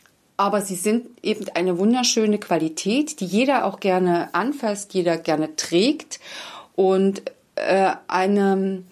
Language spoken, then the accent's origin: German; Wangelin, Mecklenburg-Vorpommern, Germany; Weil ursprünglich komme ich aus Wangelin, das ist in der Nähe von Plau am See, und habe dort meine Filzmanufaktur schon vor 19, 20 Jahren aufgebaut.